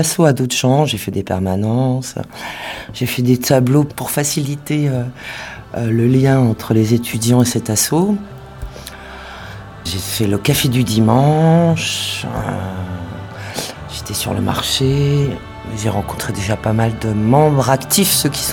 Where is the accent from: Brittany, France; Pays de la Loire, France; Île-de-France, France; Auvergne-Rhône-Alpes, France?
Brittany, France; Rennes; born there; C'est ça, je suis née à l'Hôtel Dieu.